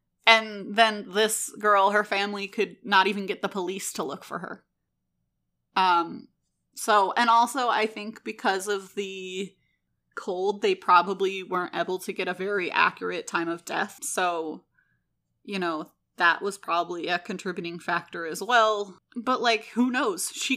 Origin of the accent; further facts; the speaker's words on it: Maryland, United States; I grew up in Maryland, and I don't even think I knew any Native Americans